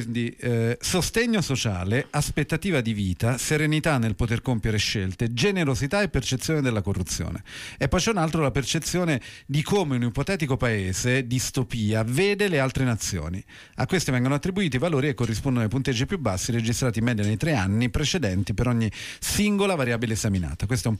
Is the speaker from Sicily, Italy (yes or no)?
no; Rome, Lazio, Italy; No, io sono Romano.